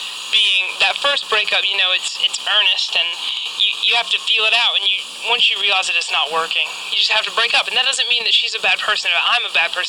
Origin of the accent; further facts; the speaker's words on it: Georgetown, South Carolina, United States; I'm originally from Georgetown, South Carolina.